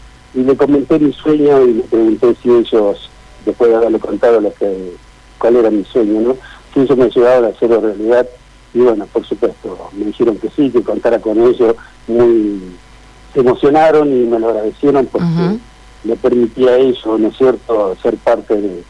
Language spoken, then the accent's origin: Spanish; Laguna Paiva, Santa Fe, Argentina; 35 años al servicio de la Armada, el país, y bueno, cuando me retiré decidí regresar a mi ciudad natal, que es Laguna Paiva.